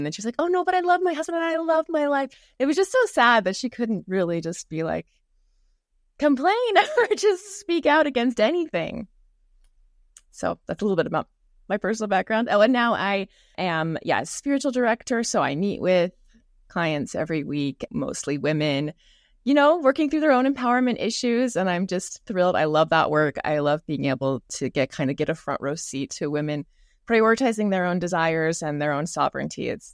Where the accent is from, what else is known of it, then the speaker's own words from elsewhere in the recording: Allen, Texas, United States; So I grew up in Allen, Texas, in a very devout LDS family.